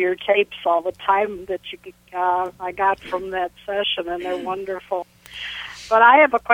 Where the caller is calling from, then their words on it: Cedar Lake, United States; I'm from Cedar Lake.